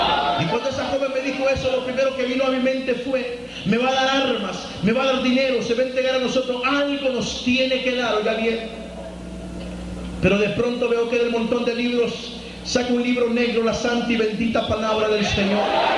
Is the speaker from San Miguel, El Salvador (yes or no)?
no; Soyapango, San Salvador, El Salvador; me enviaron, óigame bien, a Soyapango, el lugar de donde yo soy originario.